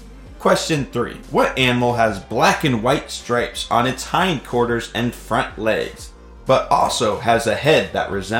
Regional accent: Oregon, United States; Same goes for my home state of Oregon on the opposite coast.

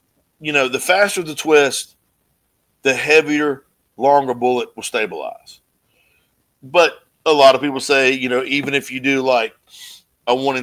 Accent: North Carolina, United States; I'm from, you know, when people look at me, I'm like, I'm from North Carolina.

